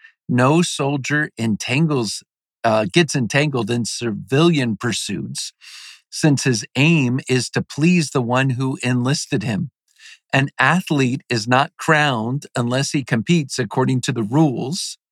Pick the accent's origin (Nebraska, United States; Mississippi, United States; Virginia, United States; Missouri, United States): Virginia, United States; Norfolk; You know, I grew up in Norfolk, Virginia, and so that part of Virginia is loaded with military, specifically Navy.